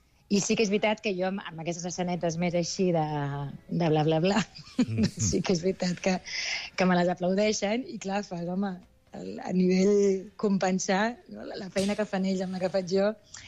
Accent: Argentona, Catalonia, Spain; Jo soc d'Argentona i tinc una amiga d'aquí

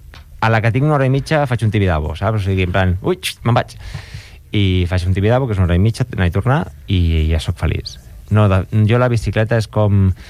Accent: Sant Feliu de Pallerols, Catalonia, Spain; El 9 de juliol toco un acústic al meu poble, a Sant Feliu de Pallerols, que em fa molta il·lusió.

